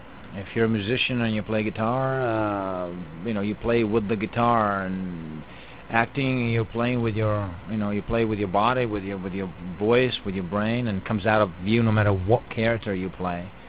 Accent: Italy; English is a second language; not a stereotypical Italian guy that, you know, imagine. It helped me to be noticed a little more, and my accent helped me a lot.

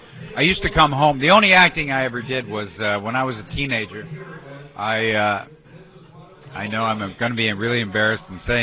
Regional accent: Toronto, Ontario, Canada; I was growing up in Toronto and the beaches

